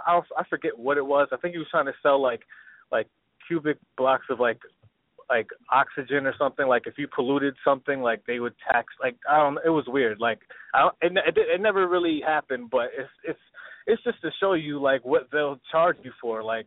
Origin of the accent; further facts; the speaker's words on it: Rockland, New York, United States; Where I'm from Rockland, New York. That's basically like about an hour north from New York City. So, yeah, that's where I'm from.